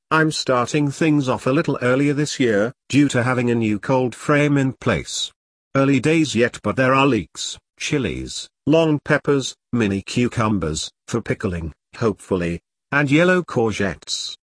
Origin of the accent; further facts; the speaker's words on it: Yorkshire and the Humber, United Kingdom; Being a Yorkshireman, something which remains as part of the psyche no matter how far one travels or where one eventually settles down